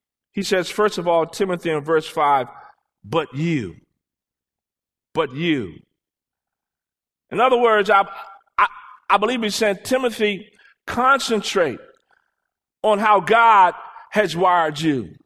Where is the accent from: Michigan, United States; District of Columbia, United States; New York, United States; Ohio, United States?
District of Columbia, United States; Washington; what I experienced growing up in Washington, D.C. when it would snow heavily during the winter months.